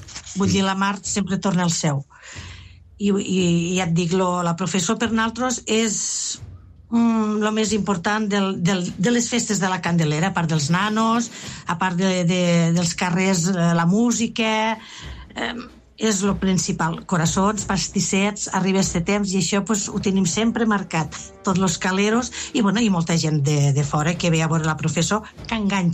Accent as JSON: {"language": "Catalan", "town": "L'Ametlla de Mar", "region": "Catalonia", "country": "Spain", "tie": "born or raised there", "said": "estic parlant ara del pregó, davant del meu poble, tota la cala."}